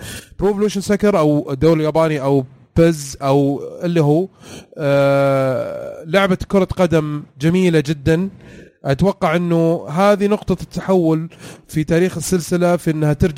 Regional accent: Saudi Arabia; ايه موجوده في المحلات عندنا في السعوديه

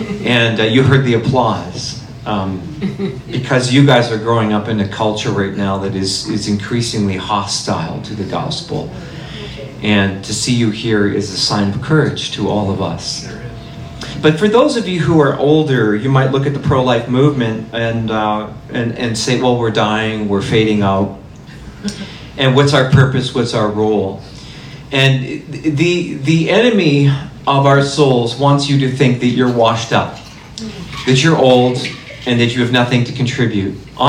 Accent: Lloydminster, Alberta, Canada; born there; I was born in Lloydminster and on the border, and so this is my home archdiocese. This is actually my home diocese.

